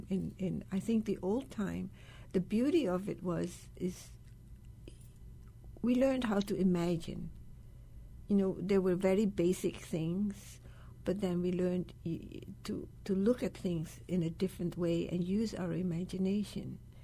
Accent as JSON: {"language": "English", "country": "Indonesia", "tie": "born or raised there", "said": "Fortunately, when I was growing up in Indonesia, I learned how to do that."}